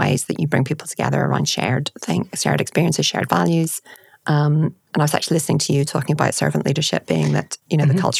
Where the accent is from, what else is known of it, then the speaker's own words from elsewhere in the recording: Northern Ireland, United Kingdom; I'm from Northern Ireland. We have a very distinctive sense of humour.